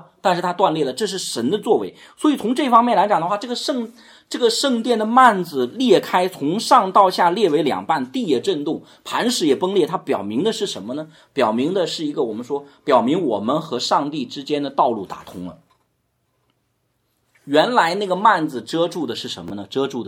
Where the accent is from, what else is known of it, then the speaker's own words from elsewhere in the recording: Inner Mongolia, China; born there; 我原来在我出生在内蒙古，我也知道一点点